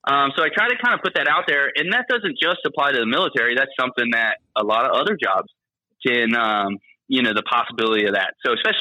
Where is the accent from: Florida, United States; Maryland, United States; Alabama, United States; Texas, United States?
Florida, United States; Tampa; I grew up in Tampa and I always felt like there was kind of a bubble there.